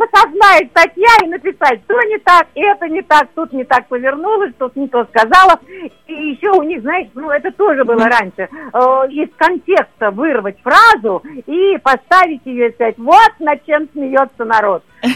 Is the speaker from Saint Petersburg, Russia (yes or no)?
no; Volgograd, Volgograd Oblast, Russia; Потому что я девушка с Волги, из города Волгограда. Я ела с детства икру, трехлитровые банки ложкой.